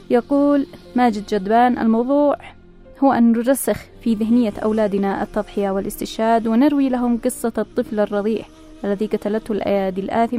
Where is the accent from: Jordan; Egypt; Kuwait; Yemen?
Yemen; وبالنسبة لنا كيمنيين فقد عشنا مأساتهم واقعا